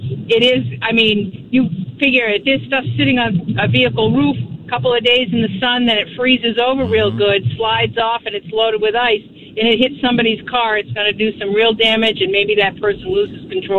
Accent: New Hampshire, United States; I come from New Hampshire, and we had so many accidents of the stuff sliding off of vehicles through people's windshields.

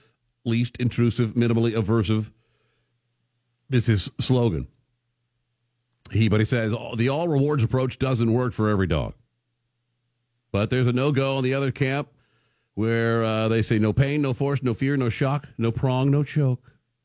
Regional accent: United States; I'm from America and we don't do cots.

